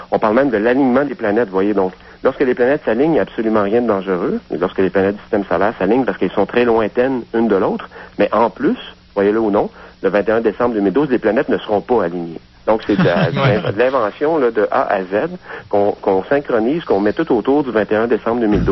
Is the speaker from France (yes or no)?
no; Quebec, Canada; moi, je suis en Abitibi depuis quelques jours, déjà. Oui. Et puis, parce que j'habite pas en Abitibi, mais je suis originaire d'Abitibi. Je suis en visite chez ma famille.